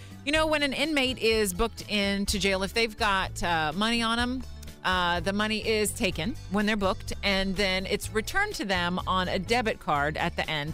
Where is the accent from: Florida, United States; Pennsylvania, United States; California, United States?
Florida, United States; What the Florida? It is my ode to my home state. Florida, the sunshine state where not the brightest criminals live.